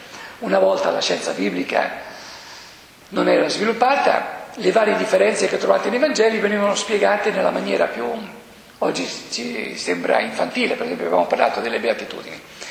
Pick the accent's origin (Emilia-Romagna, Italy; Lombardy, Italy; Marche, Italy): Marche, Italy; Ancona; Io sono di Ancona, la città dopo la guerra era bombardata